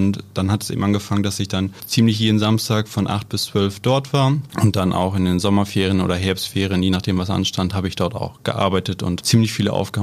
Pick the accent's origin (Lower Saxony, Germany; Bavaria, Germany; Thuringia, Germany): Lower Saxony, Germany; Neuenburg; bin 27 Jahre alt, komme aus dem schönen Neuenburg bei Zetel